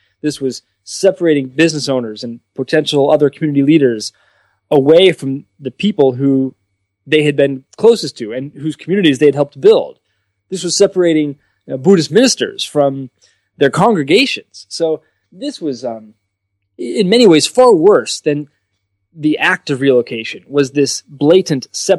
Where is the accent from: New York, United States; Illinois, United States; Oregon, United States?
Oregon, United States; Portland; growing up in Portland, Oregon, I had a lot of friends, from Japan or of Japanese American heritage, and I, as a Jewish American myself